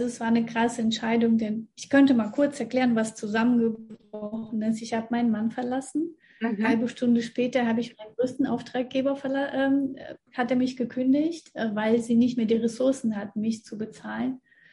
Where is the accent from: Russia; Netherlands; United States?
Russia; moved away as an adult; now in Germany; Ursprünglich komme ich aus Russland, also ich wurde in Russland geboren. Wir sind mit 18 Jahren, also wo ich 18 Jahre alt gewesen bin, sind wir nach Deutschland